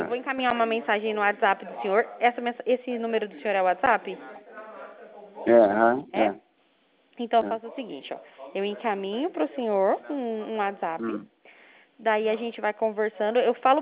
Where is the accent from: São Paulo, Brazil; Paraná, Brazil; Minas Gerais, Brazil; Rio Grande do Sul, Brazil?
Paraná, Brazil; Cornélio Procópio; eu sou de Cornélio Procópio, no Paraná.